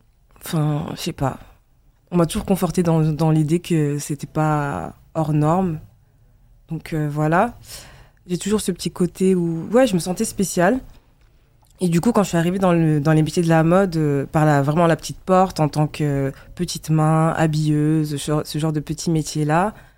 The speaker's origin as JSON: {"language": "French", "region": "Auvergne-Rhône-Alpes", "country": "France", "lives_now": "Paris, France", "said": "on va dire que je suis arrivée à Paris en 2011-2012, parce qu'à la base, je viens d'Auvergne."}